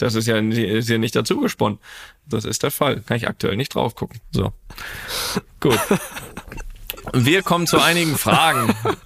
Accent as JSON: {"language": "German", "town": "Rostock", "region": "Mecklenburg-Vorpommern", "country": "Germany", "tie": "born or raised there", "said": "Dann wirst du dich daran erinnern können, dass wir ja als Kinder in Rostock, hier Stefan Paule Beinlich, Legende, HSV Rostock, wo noch überall?"}